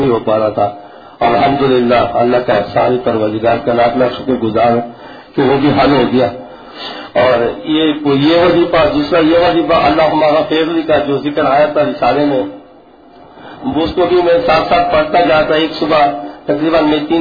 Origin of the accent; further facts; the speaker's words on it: Karachi, Sindh, Pakistan; اور میرا تعلق کراچی سے ہے